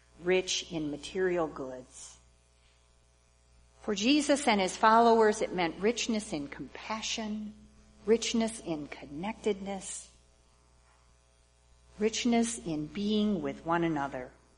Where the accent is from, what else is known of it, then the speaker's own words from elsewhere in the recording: United States; born there; But I was born here in America, in probably the most Calvinist state in this entire nation, on the west side of the state, which is even more so.